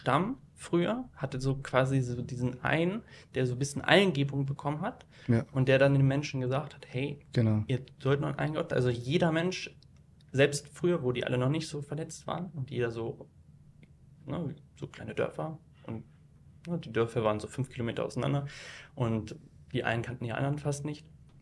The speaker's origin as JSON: {"language": "German", "town": "Hanover", "region": "Lower Saxony", "country": "Germany", "said": "ich komme aus Hannover"}